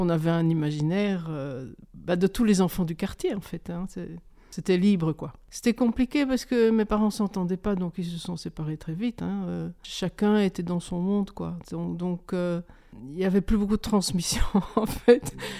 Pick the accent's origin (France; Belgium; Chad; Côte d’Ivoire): Belgium; Schaerbeek, Brussels-Capital Region; born there; Je suis née à Bruxelles, à Schaerbeek.